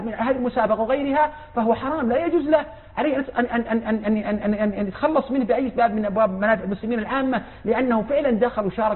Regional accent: Eastern Province, Saudi Arabia; يعمل مدير بإحدى الشركات عندنا في الشرقية

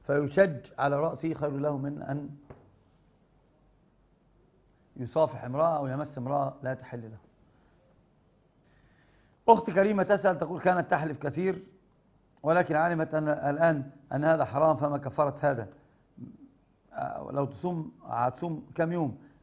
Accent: Egypt; عندنا بمصر

